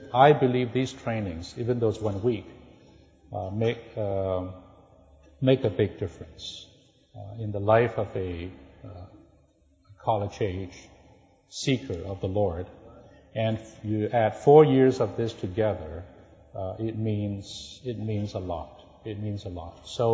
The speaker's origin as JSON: {"language": "English", "region": "California", "country": "United States", "said": "So I'm from Southern California."}